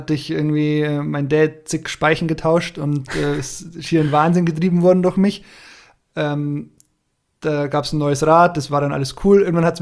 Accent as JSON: {"language": "German", "town": "Bayreuth", "region": "Bavaria", "country": "Germany", "tie": "born there", "lives_now": "Aschau, Germany", "said": "34 Jahre alt, wohne in Aschau, wie der Jasper eben auch. Gebürtig komme ich aus Bayreuth, aus Oberfranken, und dann hat mich so mein beruflicher Werdegang damals in Richtung Alpen verschlagen, dann recht spontan auch nach Aschau."}